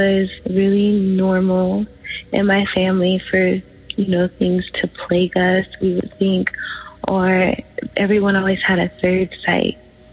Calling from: New York, United States; I am calling from New York.

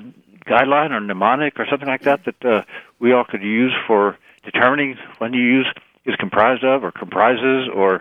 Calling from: West Pawlet, Vermont, United States; calling from... West Paulet, Vermont.

